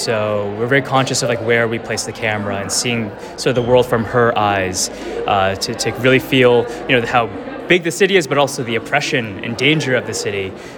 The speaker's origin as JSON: {"language": "English", "region": "New York", "country": "United States", "said": "So JFK, the I'm from New York, and the airport decided to catch on fire a little bit"}